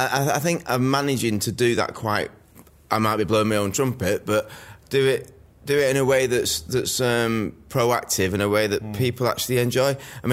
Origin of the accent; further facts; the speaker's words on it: Manchester, North West England, United Kingdom; growing up in Manchester, having fun, going down to London, you'd make a weekend of it.